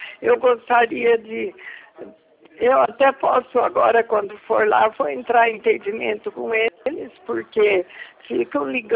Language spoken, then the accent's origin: Portuguese; Araraquara, São Paulo, Brazil; Eu sou de Araraquara.